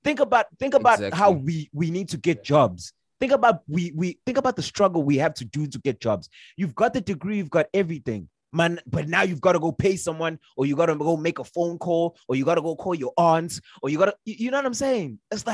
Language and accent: English; South Africa; it's annoying because I'm South African.